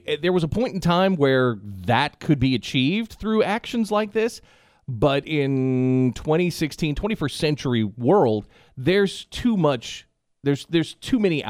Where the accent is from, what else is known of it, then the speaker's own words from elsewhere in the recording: United States; As an American, we've grown up seeing other countries do this type of stuff.